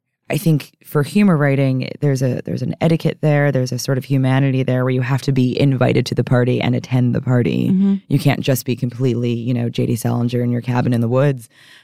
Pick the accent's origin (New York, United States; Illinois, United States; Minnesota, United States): New York, United States; I'm sorry. I'm a New Yorker.